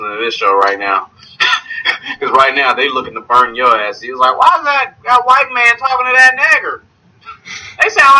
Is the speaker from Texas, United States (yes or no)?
no; Louisiana, United States; Come on, I'm Creole, so what is that?